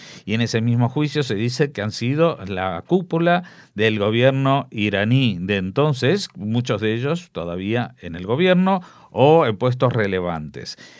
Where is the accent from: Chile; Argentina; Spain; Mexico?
Argentina; argentino, transmito aquí mi vergüenza por lo que está pasando.